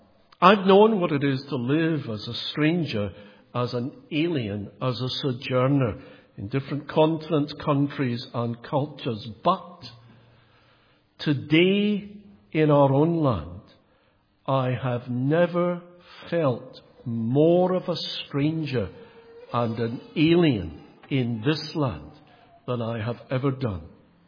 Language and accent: English; Scotland, United Kingdom; accent: Scottish; now in United States; And then when they heard the accent, they knew that I was not from the Midwest. A Scottish accent opens many doors in the States.